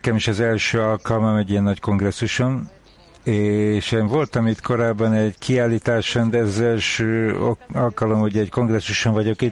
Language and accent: Hungarian; Almaty, Kazakhstan; én is Almátából vagyok